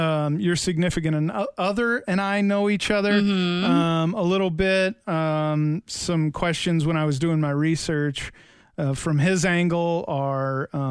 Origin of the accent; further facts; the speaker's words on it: Kansas City, Missouri, United States; in Kansas City, if you live out where I do, way out south, you mm-hmm. still say I'm from Kansas City.